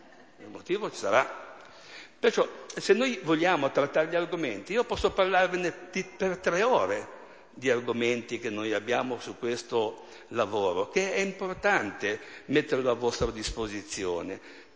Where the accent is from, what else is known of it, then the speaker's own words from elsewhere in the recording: Siena, Tuscany, Italy; Sono senese, Reggio spende poco e tengo il riscaldamento spento.